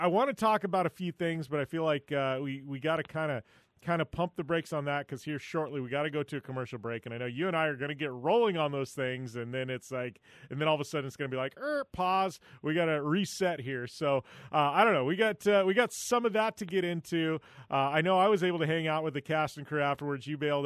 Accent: Arizona, United States; I'm from Arizona. I know good tacos.

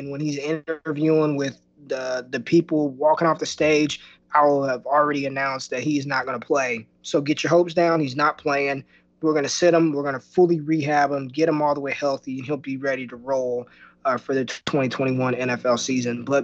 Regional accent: Las Vegas, Nevada, United States; I'm from Las Vegas. I grew up in Las Vegas, Nevada. So I'm a gambler.

